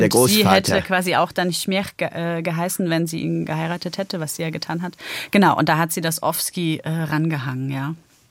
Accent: Wejherowo, Pomeranian Voivodeship, Poland; born there; dieser Geburtsort, der immer noch Neustadt in Westpreußen lautet, statt Welcherowo, obwohl ich ja 83 geboren bin und meine Heimatstadt schon lange nicht mehr Neustadt in Westpreußen hieß.

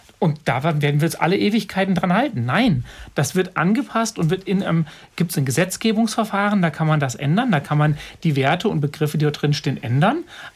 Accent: Fulda, Hesse, Germany; also ich komme aus Fulda, deshalb darf ich das sagen

